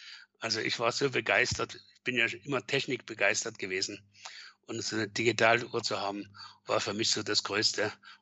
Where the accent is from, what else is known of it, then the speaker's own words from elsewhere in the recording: East Germany, Germany; moved away; nach dem Mauerfall, bin ich das erste Mal wieder rübergefahren und konnte meine alte Heimat wiedersehen.